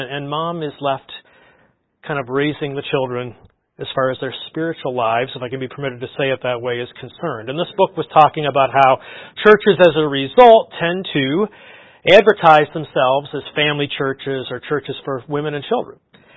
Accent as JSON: {"language": "English", "country": "Canada", "tie": "born or raised there", "said": "as a Canadian boy growing up in the late 70s, early 1980s"}